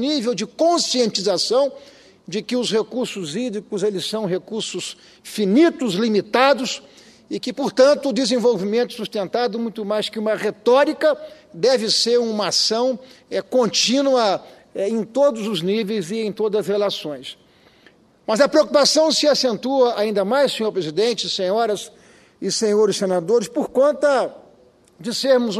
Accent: Espírito Santo, Brazil; a quem eu, como capixaba, presto toda a reverência

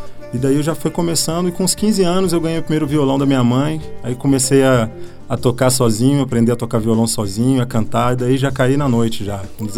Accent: Brasília, Federal District, Brazil; Eu sou nascido aqui em Brasília, criado aqui, mas todo ano a gente ia pro Ceará.

